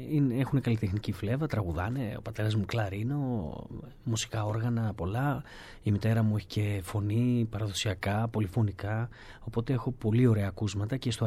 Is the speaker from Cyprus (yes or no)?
no; Metz, Grand Est, France; επειδή έχω μεγαλώσει εκεί, είναι η πατρίδα μου το Μέτς στο κέντρο